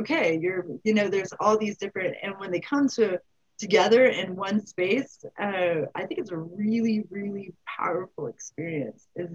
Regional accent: California, United States; I'm a SoCal.

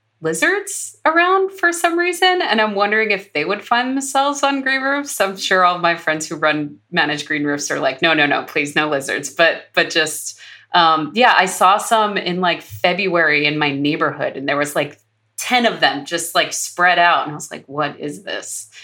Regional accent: Florida, United States; Because I grew up partially in Florida and I would, like, just remembered the lizards climbing on the walls

